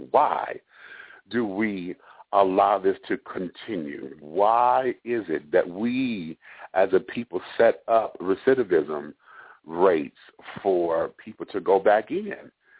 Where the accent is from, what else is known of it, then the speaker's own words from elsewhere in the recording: Michigan, United States; I know that's been going on down here in Georgia. I'm not sure. I'm from Michigan